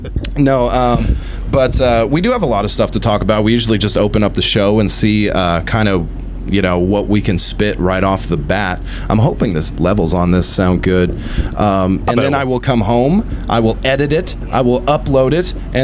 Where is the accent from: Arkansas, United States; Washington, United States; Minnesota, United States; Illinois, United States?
Arkansas, United States; It is Oklahoma. I'm from Arkansas, though.